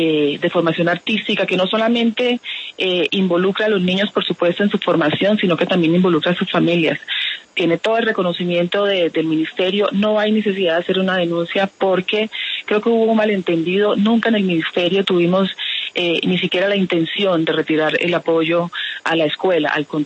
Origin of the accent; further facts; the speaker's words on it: Valle del Cauca, Colombia; Soy una mujer del Valle del Pacífico.